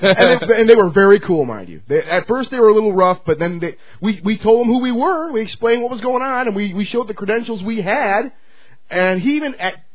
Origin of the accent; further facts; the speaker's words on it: Detroit, Michigan, United States; I'm from Detroit, you're from Detroit, Will's from Detroit.